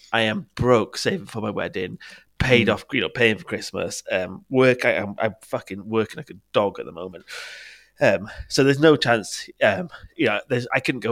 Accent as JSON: {"language": "English", "region": "Wales", "country": "United Kingdom", "said": "I'm not English. I'm Welsh."}